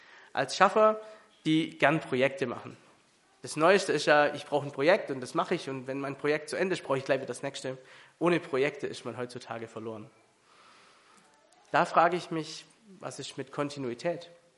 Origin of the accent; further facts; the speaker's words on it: Baden-Württemberg, Germany; Als Schwabe selber und auch mit Blick auf die Schwaben kann ich sagen